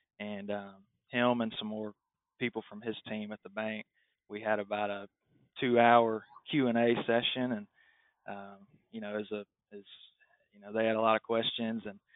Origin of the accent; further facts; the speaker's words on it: El Dorado, Arkansas, United States; I took a job at a small animal veterinary clinic in my hometown of El Dorado, Arkansas, right out of school.